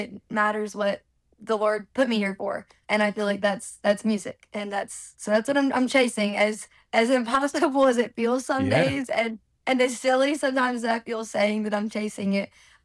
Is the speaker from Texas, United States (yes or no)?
no; Haughton, Louisiana, United States; No, so I'm from Houghton, Louisiana, and that's like northwest.